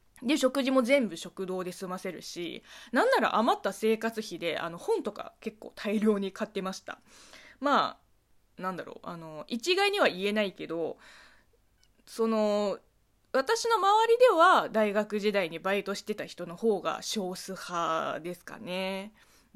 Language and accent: Japanese; China; 中国生まれ中国育ちの … があなたの質問に答えていく Q&A 式ラジオ番組となっております